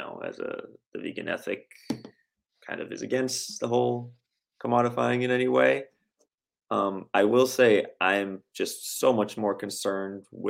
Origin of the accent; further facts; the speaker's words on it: Massachusetts, United States; No, Massachusetts.